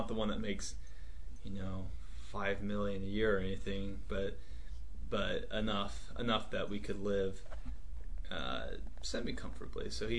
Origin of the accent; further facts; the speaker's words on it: the South, United States; I grew up in the South, and that had a lot to do with who I am. I grew up in a very small town of about 2,000 people, so everyone knew each other, really.